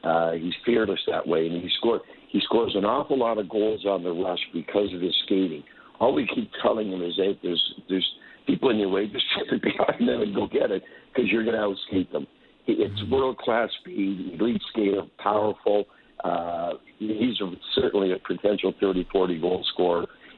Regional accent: Halifax, Nova Scotia, Canada; also born or lived in Moncton; Well, I was born in Moncton. I only lived there for a couple of years, but then we moved to Halifax.

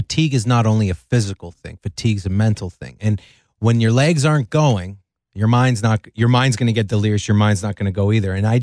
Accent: Canada; born there; I was called a dumb Greek and let it be known to all of you that I was born in Canada, so I'm Canadian.

